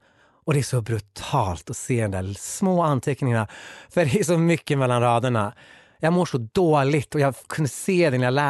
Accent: Lobråten, Värmland, Sweden; also born or lived in Kiruna; Jag föddes i en skog, eller jag föddes i Kiruna, men jag växte upp i en skog från 4 års ålder till 12 års ålder i Värmland, som heter Lobråten.

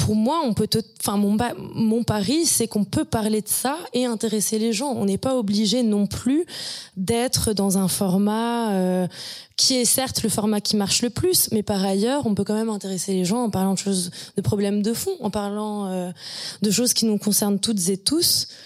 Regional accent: Grand Est, France; Moi j'ai grandi en Alsace dans un village passionné par la mode.

